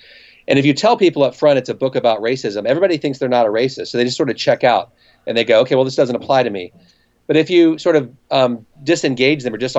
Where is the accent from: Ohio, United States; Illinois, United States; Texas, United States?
Ohio, United States; Cincinnati; I'm from Cincinnati, and so the next year I got a job at the University of Cincinnati Law School